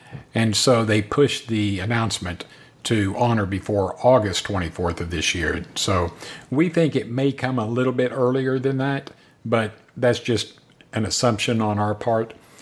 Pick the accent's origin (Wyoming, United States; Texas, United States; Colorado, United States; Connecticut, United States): Texas, United States; I think next year they said that the Cure SMA conference is going to be in Texas, which is my home state.